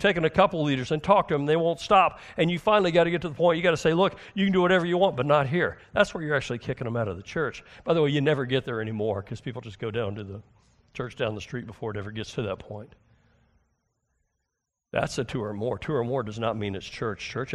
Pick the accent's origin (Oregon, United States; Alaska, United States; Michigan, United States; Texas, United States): Texas, United States; Thought I was Christian. I believe in God. I'm Texan. That right there is like two-thirds of the way.